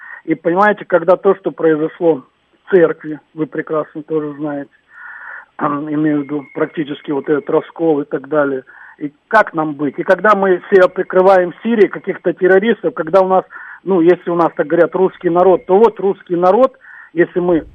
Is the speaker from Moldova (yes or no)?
no; Zaporizhzhia, Zaporizhzhia Oblast, Ukraine; я тоже уроженец Запорожья